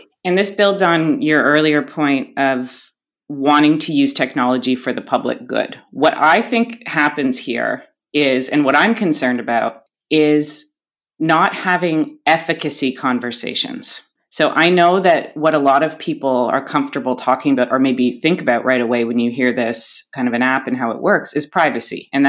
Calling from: Toronto, Ontario, Canada; I'm in Canada, I'm joining you from Toronto

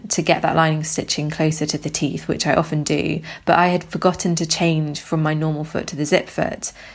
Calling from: Bristol, South West England, United Kingdom; I'm calling from Bristol in the UK.

